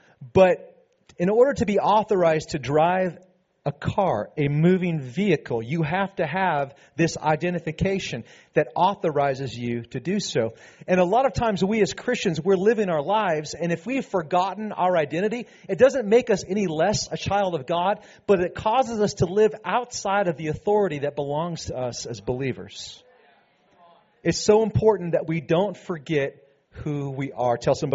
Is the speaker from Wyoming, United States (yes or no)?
no; Petaluma, California, United States; I never, ever got away with anything my entire time growing up in Petaluma.